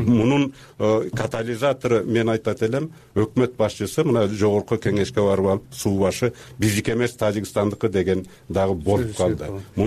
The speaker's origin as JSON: {"language": "Kyrgyz", "town": "Minbulak", "region": "Batken Region", "country": "Kyrgyzstan", "tie": "born or raised there", "said": "Миңбулак деген жерде болуп атат. Ошол жерге тиги көк таштыктарды көчүрүп атат. Ал менин айылым болот өзү."}